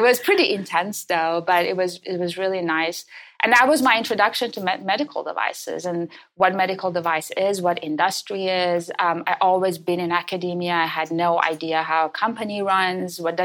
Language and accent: English; Iran; moved away as an adult; now in Canada; I was born and raised in Iran. I did my undergrad there in materials engineering